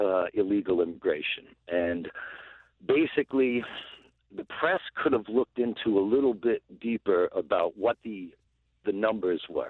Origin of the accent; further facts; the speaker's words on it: New York, United States; You know what? I'm from New York originally.